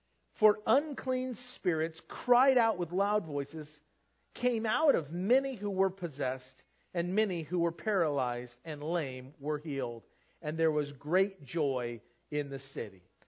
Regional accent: United States; Because as American, we live in a country that has been very much established on the gospel.

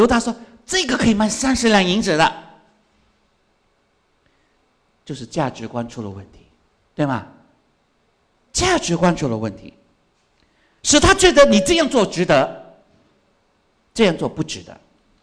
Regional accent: Hong Kong; Chinese is a second language; now in United States; 当初呢从香港来到那个美国的时候

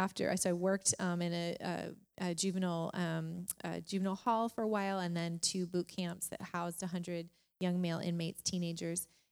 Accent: Arizona, United States; So my degree's in psychology. I'm from Arizona. I knew I grew up as a caretaker for my father and my grandmother.

